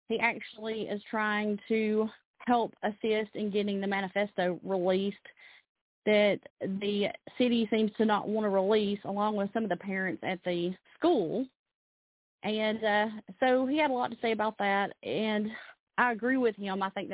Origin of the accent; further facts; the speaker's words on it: Alabama, United States; now in Nashville, United States; Well, I live in the Nashville, Tennessee area, but I am originally from Alabama.